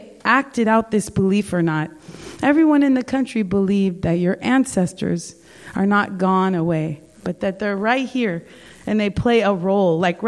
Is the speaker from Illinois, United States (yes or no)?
no; California, United States; I grew up here in the Bay Area, and my spiritual awakening happened at a young age because I grew up in the church